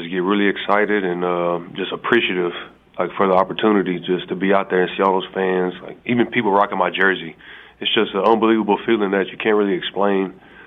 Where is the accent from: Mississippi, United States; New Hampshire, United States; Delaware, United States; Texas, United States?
Texas, United States; Galveston; Well, I used to see the Texans because I'm from the Houston area